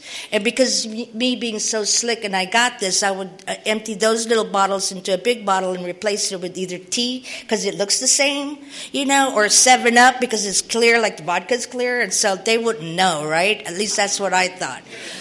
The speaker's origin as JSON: {"language": "English", "country": "Philippines", "tie": "born or raised there", "said": "I was born in the Philippines. I was raised there."}